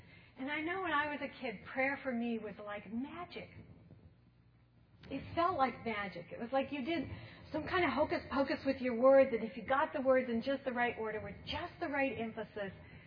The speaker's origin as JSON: {"language": "English", "region": "Texas", "country": "United States", "tie": "born or raised there", "said": "And that's a phrase I grew up with in Texas."}